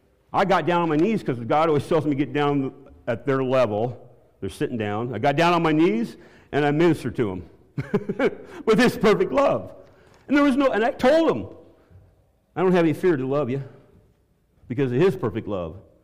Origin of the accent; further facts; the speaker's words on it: Iowa, United States; maybe as a child when I grew up in Iowa.